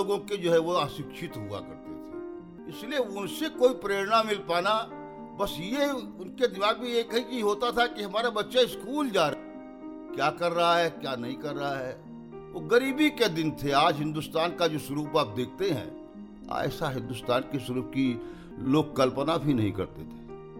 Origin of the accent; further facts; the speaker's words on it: Pathkurwa, Uttar Pradesh, India; मेरा मूल निवास बहराइच जिले में विश्वनगर के निकट एक गाँव पाठकुरवा में है। मैं ग्रामीण अंचल से जुड़ा हुआ हूँ। मेरी पैदाइश पाठकुरवा में ही हुई और वहीं से हमने अपनी प्राथमिक शिक्षा प्राप्त की।